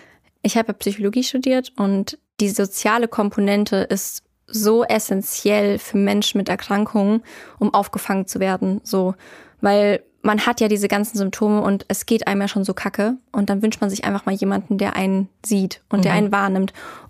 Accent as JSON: {"language": "German", "region": "Carinthia", "country": "Austria", "said": "Wir waren wirklich in so einem mega kleinen Hotel irgendwo in Kärnten, wo ich herkomme. Da sind die Leute auch noch teilweise ein bisschen von vorgestern."}